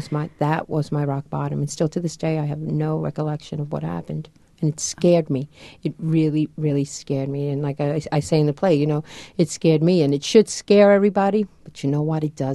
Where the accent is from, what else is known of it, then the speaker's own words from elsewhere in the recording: Long Island, New York, United States; Well, in my house, I grew up in Long Island, and both my parents are very loving and very protective